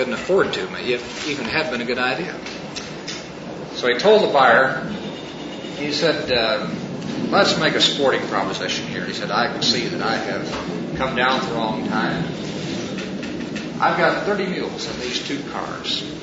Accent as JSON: {"language": "English", "region": "Missouri", "country": "United States", "tie": "born or raised there", "said": "My home state is Missouri. And among other things that my home state is known for is mules."}